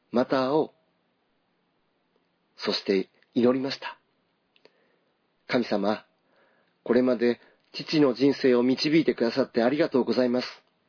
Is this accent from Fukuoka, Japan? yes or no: yes; Fukuoka, Japan; moved away as an adult; now in Hyogo, Japan; 私は現在勤めておりますキリスト教主義学校の教師として赴任するため、生まれ育った九州福岡を離れて兵庫に行きました。